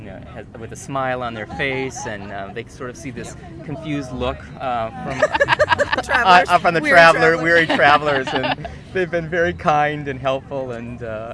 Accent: Ann Arbor, Michigan, United States; I'm visiting from Ann Arbor, Michigan.

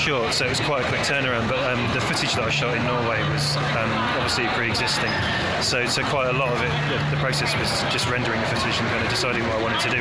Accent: Reading, South East England, United Kingdom; now in Sheffield, United Kingdom; I'm from Reading originally, but I'm based in Sheffield.

